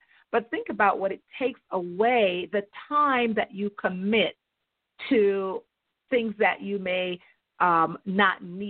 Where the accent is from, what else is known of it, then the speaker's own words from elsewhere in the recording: Jamaica; I know I'm from Jamaica, and I'm married to a man from Haiti.